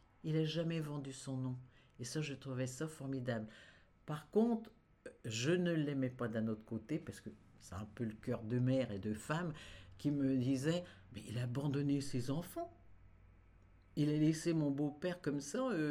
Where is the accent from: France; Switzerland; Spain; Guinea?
France; Troyes, Grand Est; accent: Troyes; Ah, je suis née à Troyes, dans cette belle ville de Troyes, et d'ailleurs j'ai encore l'accent, et le 1er juillet 39, alors je suis née en pleine guerre.